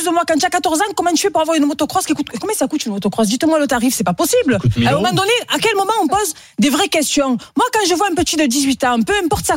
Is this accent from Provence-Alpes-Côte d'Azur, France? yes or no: yes; Marseille, Provence-Alpes-Côte d'Azur, France; Moi je viens des quartiers pourris de Marseille, des bidonvilles, d'accord, des quartiers nord, tout ce que vous voulez. Donc d'accord, ça a été mon quotidien. Et là, j'habite dans une zone en centre-ville qui est totalement rénovée